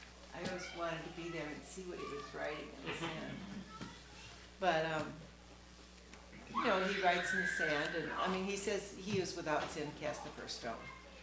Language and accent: English; Moorhead, Minnesota, United States; I'm from Minnesota, from Moorhead, Minnesota. So when I was a kid growing up, migrant workers came every year in April